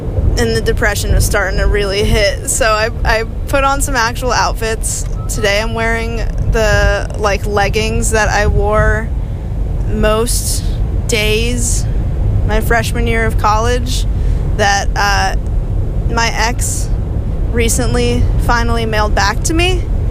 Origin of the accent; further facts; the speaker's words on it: Houston, Texas, United States; I am not from Austin. I'm from Houston, Texas.